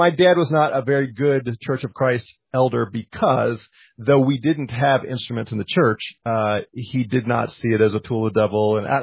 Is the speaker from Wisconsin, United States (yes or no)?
no; St. Louis, Missouri, United States; I immediately enrolled in Covenant Theological Seminary in St. Louis, my hometown.